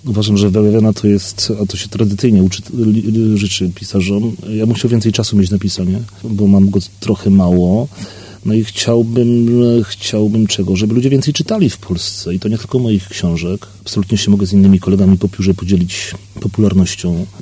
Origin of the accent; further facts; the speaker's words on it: Silesian Voivodeship, Poland; first language Silesian; Jestem rodowitym Ślązakiem, posługuję się dość biegle Ślązczyzną. To jest język mojego serca. Ja się go pierwotnie uczyłem w domu moich rodziców, moich dziadków.